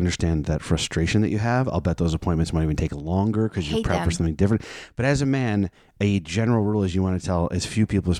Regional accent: United States; No, I'm an American.

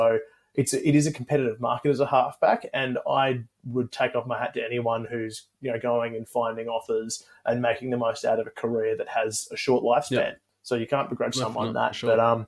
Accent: Queensland, Australia; even as a Queenslander, I'm hoping to see the Tars, you know, put in some stronger performances over the next few weeks.

